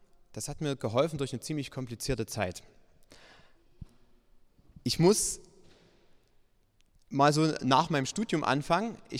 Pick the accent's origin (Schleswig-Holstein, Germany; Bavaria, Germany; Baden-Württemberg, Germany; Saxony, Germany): Saxony, Germany; Ich bin im Erzgebirge aufgewachsen, im ganz tiefen Erzgebirge, kurz vor der tschechischen Grenze.